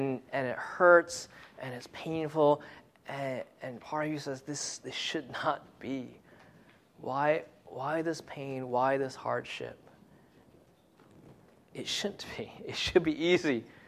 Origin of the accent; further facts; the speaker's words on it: New York, United States; I grew up in Long Island, and when my parents moved to Pennsylvania, I was helping my mom, weed the garden.